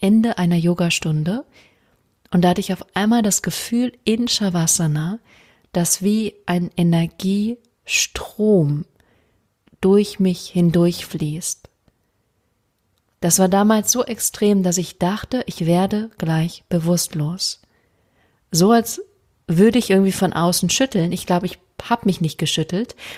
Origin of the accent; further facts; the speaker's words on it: Freiburg, Baden-Württemberg, Germany; Ich komme ursprünglich aus Freiburg, das heißt, ich wohne direkt um die Ecke.